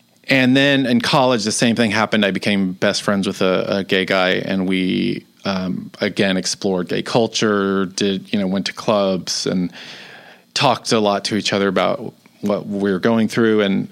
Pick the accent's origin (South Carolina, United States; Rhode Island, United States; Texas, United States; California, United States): Texas, United States; Dallas; So I grew up in Dallas, Texas